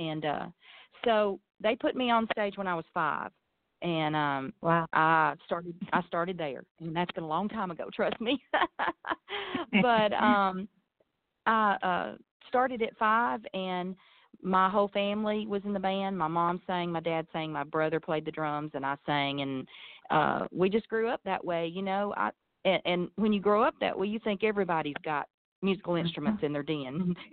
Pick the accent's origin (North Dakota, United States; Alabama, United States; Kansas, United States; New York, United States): Alabama, United States; I grew up in the Shoals area.